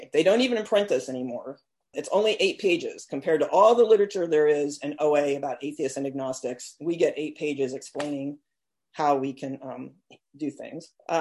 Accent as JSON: {"language": "English", "region": "California", "country": "United States", "said": "And I'm from the San Francisco Bay Area. I worked at UC Berkeley."}